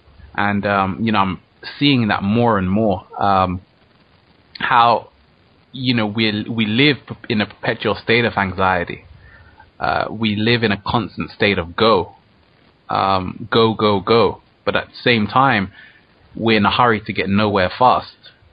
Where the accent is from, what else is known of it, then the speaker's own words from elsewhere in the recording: London, United Kingdom; Infinite Waters Radio, and we're from London, crossing over the ocean to New York.